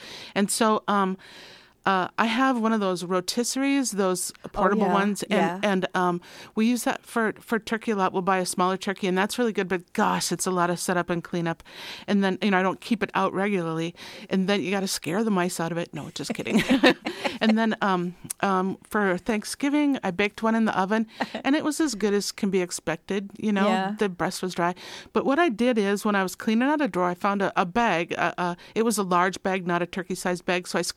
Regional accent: Minnesota, United States; Well, and I'm from Minnesota.

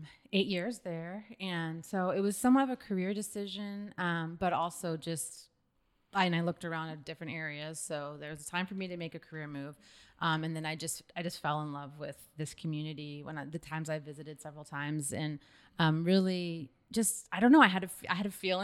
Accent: Ohio, United States; now in Boise, United States; I came from Ohio, which there's like 130,000 people or something that can fit in that stadium.

